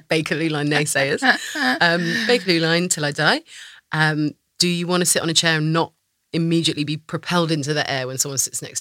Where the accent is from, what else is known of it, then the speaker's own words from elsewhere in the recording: Brent, London, United Kingdom; I grew up in Brent until very recently.